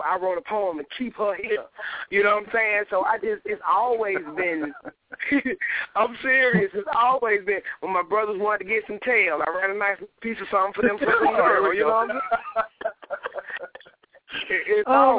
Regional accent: Atlanta, Georgia, United States; Because I would tell them I'm from the Swats, because there wasn't nobody from Atlanta doing poetry, period.

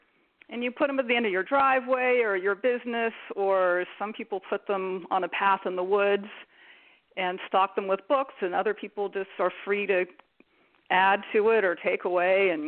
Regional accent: Mendocino, California, United States; I was born and raised in Mendocino at the Little River Inn. I kind of grew up in the bar

